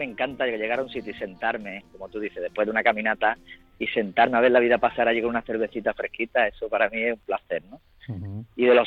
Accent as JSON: {"language": "Spanish", "town": "Málaga", "region": "Andalusia", "country": "Spain", "said": "Y mira que yo aguanto el calor, que soy de Málaga."}